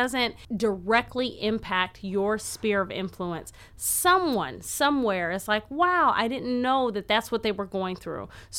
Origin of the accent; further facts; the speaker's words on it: Quincy, Illinois, United States; I'm from Quincy, Illinois. It's a population of 40,000 and 5% Black.